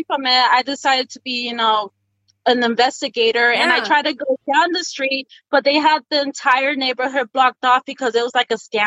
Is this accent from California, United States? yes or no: no; Reno, Nevada, United States; I'm actually from Reno, Nevada.